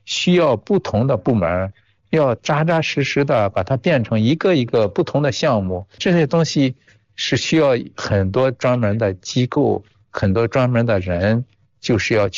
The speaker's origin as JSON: {"language": "Chinese", "country": "China", "said": "我们也要展现我们中国人的好客性，我们中国人的热情"}